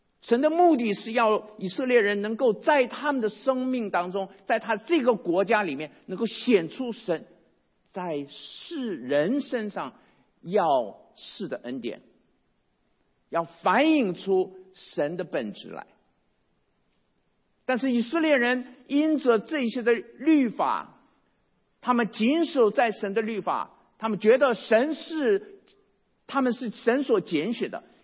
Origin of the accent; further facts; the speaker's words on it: China; 那我们中国人在历史里面，我们中国人的茄子